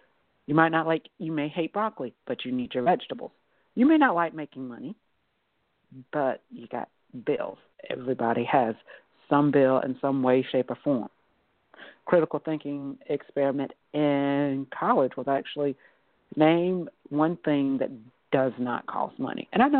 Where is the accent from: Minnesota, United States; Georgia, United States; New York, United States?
Georgia, United States; I grew up in Georgia and went to a Baptist preschool and kindergarten and had a cousin who was a preacher.